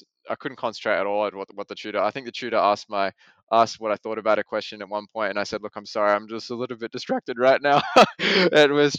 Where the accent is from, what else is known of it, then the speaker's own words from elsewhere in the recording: Adelaide, South Australia, Australia; now in United Kingdom; growing up in Adelaide